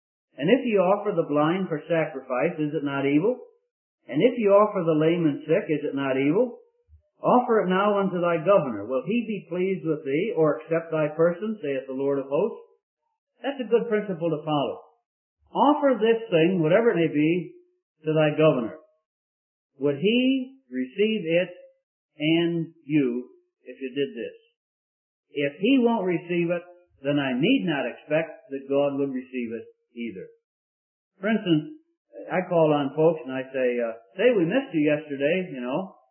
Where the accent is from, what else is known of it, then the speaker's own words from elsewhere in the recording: Scotland, United Kingdom; being a Scotsman, I don't mind the fact that the other fellow has to pick up the dinner tab